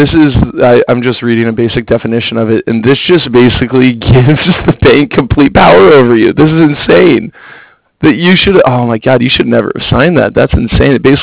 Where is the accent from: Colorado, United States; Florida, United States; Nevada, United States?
Florida, United States; Fort Lauderdale; the only reason I say that is because I grew up in Fort Lauderdale, so I grew up a Miami Heat fan.